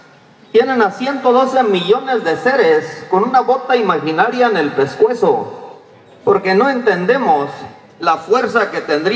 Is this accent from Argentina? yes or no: no; Mexico; Somos muchos los mexicanos